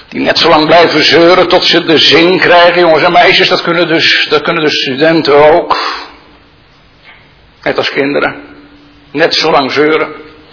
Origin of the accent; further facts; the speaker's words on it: Genemuiden, Overijssel, Netherlands; Zoals ik vroeger in mijn jeugd zag in Geenemuiden, wagens met een paarden, vooral ervoor, met hooi en zo.